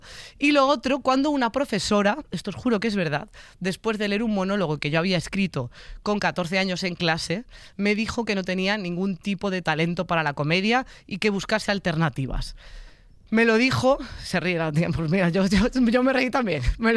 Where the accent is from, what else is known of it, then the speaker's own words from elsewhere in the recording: A Coruña, Galicia, Spain; Hay uno de Coruña, de mi tierra